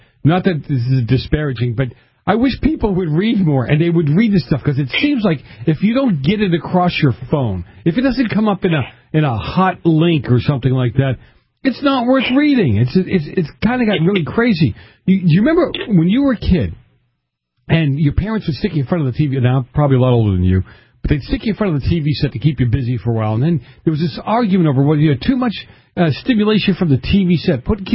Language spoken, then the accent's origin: English; Boston, Massachusetts, United States; You're from New Jersey. I'm from Boston. We are no-nonsense people.